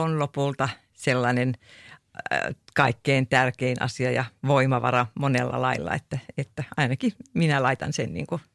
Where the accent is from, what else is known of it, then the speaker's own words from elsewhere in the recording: Ostrobothnia, Finland; moved away as an adult; ja olen Pohjanmaalta kotoisin ja lähdin sitten sieltä Pohjanmaalta siinä vajaa parikymppisenä sitten opiskelemaan kemiaa